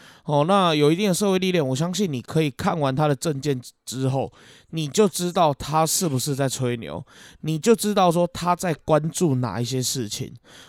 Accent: Keelung, Taiwan; 所以你看我们基隆人很难投票，就是这样。

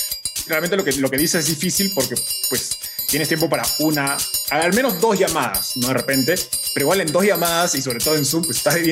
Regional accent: Peru; moved away as an adult; now in Mexico; Yo siempre empiezo diciendo que soy un peruano viviendo en México hace 2 años

